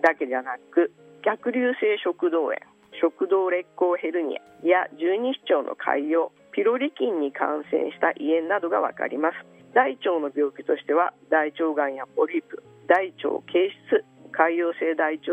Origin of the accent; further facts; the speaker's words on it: Hiroshima, Japan; accent: Hiroshima dialect; そして私は広島生まれ、広島育ち、じゃけん広島弁がポロッと出てもちょっとこらえてつかわさい。